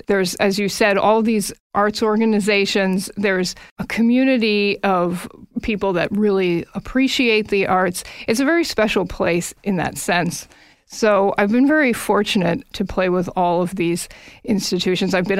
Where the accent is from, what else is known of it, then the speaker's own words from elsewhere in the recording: Toronto, Ontario, Canada; also born or lived in Winnipeg; Yes, in a way, Manitoba, Winnipeg will always be home in a way, but I grew up in Toronto and I just recently moved back here.